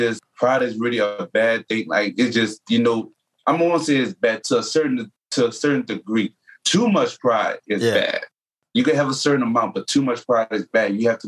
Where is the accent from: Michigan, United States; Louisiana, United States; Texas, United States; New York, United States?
Louisiana, United States; New Orleans; I grew up so diverse. I'm from New Orleans, Louisiana, but for those who in the state itself, I grew up on the West Bank.